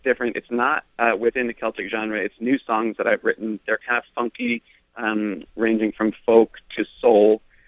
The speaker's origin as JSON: {"language": "English", "town": "Ashland", "country": "United States", "moved": "yes", "said": "I'm from Ashland originally. I've moved to the East Coast to pursue music, and I've come through Ashland a few times"}